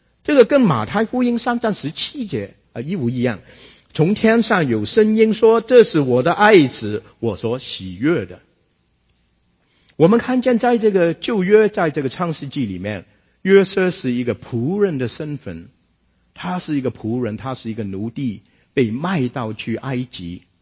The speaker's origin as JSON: {"language": "Chinese", "country": "China", "said": "这跟我们中国人很相似"}